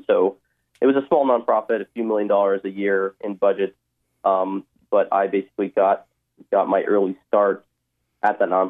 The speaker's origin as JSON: {"language": "English", "town": "Tempe", "region": "Arizona", "country": "United States", "tie": "born or raised there", "said": "I'm originally from Arizona, the desert of Arizona, Tempe, Arizona, where my parents were originally Cambodian refugees, and they came to the U.S. in 1981, survived the killing field there. And so I grew up in Arizona"}